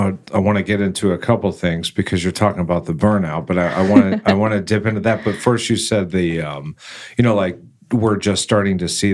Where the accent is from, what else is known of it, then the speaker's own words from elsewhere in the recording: Chicago, Illinois, United States; moved away; I came from Chicago when I was